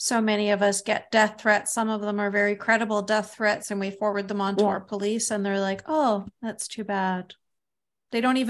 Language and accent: English; Canada; I'm Canadian, but it works for me.